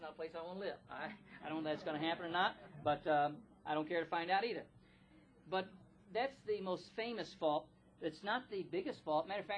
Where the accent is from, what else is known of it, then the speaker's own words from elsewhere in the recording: Dyersburg, Tennessee, United States; and I was raised in Dyersburg, Tennessee. As a matter of fact, my home was 12 miles southeast of Dyersburg, Tennessee.